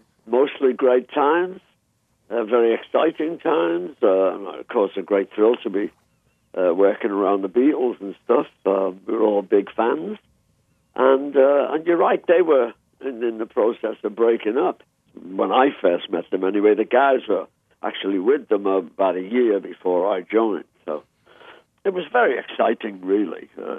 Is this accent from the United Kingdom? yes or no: yes; Liverpool, North West England, United Kingdom; Tommy and I grew up in Liverpool.